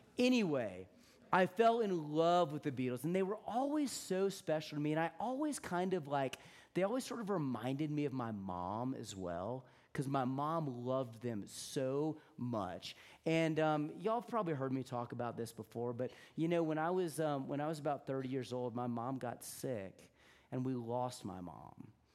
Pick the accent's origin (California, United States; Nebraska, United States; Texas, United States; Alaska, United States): Texas, United States; Houston; I grew up in Houston, Texas, and it was super hot in the summertime